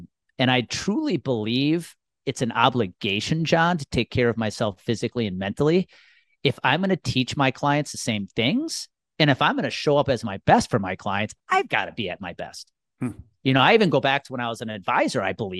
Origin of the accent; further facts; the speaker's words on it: Milwaukee, Wisconsin, United States; I grew up 30 miles outside of Milwaukee.